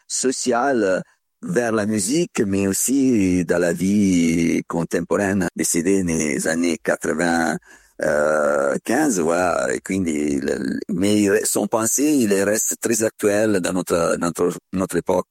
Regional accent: Tuscany, Italy; French is a second language; Oui, je suis toscan, de la Toscane. Voilà, de la ville de Giacomo Puccini. Hein. Je vis dans le village qui s'appelle Torre del Lago Puccini

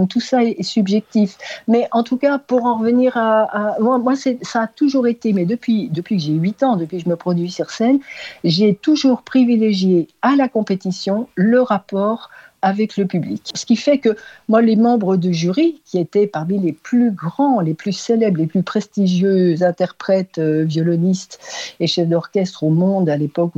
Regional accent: Le Creusot, Bourgogne-Franche-Comté, France; also born or lived in Blanzy / Montceau-les-Mines; Moi, je suis née au Creusot. Ma famille habitait à Blanzy, puis à Monceau aussi un peu.

